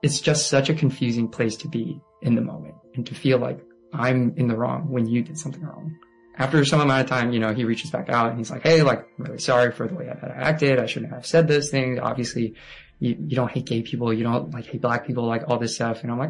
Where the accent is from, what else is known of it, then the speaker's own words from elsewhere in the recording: Torrance, California, United States; My family and I, we grew up in Torrance, California. You know, I'm one of 8 kids, so I have 7 siblings, and we just grew up hanging out together, playing tennis together, going outside, camping.